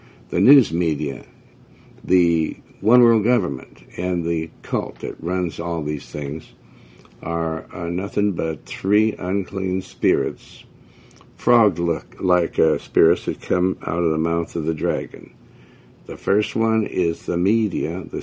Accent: Montana, United States; also born or lived in Joplin, Missouri; I was born in Missouri, and Joplin, Missouri, and raised in Montana. And I mean, didn't see any homosexuals up there.

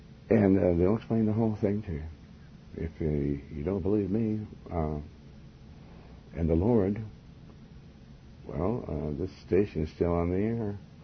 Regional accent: United States; So, you know, I'm an American. I love America. I'm really patriotic

